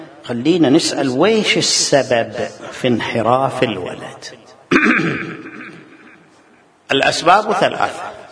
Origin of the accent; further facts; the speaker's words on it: Bahrain; في كل البلدان حتى البلدان المتحضرة. أنا ما أحكي على هؤلاء